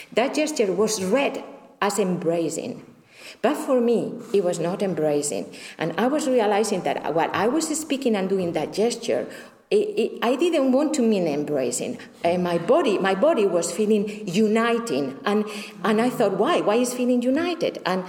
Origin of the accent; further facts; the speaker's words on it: Spain; English is a second language; I'm Spanish, Catholic, and I'm a woman. I was born in 1970 in Franco times. I lived through transition in my early youth